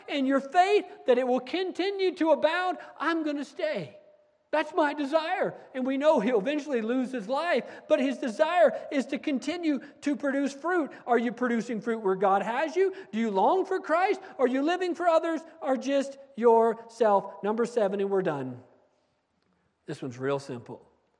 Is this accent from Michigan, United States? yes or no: no; Gallup, New Mexico, United States; born there; when I was born there on the Navajo Reservation in Gallup, New Mexico